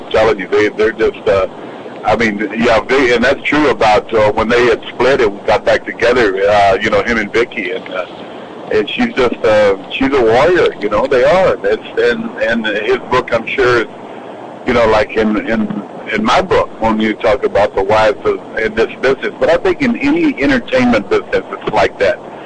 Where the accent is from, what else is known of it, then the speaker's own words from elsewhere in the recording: Texas, United States; also born or lived in New York; I've been a Yankee since I grew up in Texas and New York.